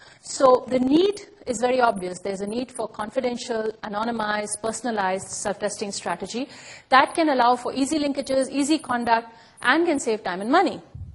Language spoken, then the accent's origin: English; India; now in Montreal, Canada; I grew up in India, so I was a big fan of Star Trek. And I didn't know that I would land up in Montreal